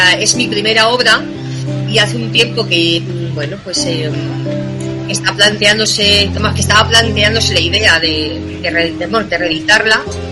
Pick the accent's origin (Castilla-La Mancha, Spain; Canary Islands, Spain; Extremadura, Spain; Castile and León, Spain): Castilla-La Mancha, Spain; Muy buenos quesos y muy buen vino en La Mancha, en mi tierra.